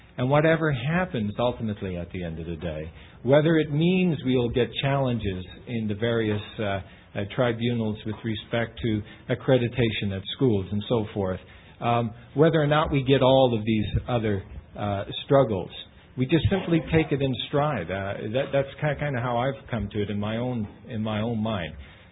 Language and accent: English; Canada; now in United States; certainly in my home country in Canada.